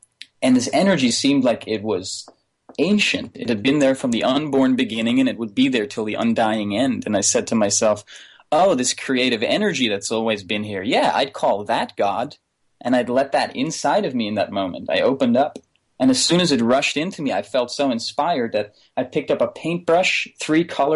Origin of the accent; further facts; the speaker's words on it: Netherlands; I'm from the Netherlands, by the way. So I was living back in Amsterdam in an anti-squat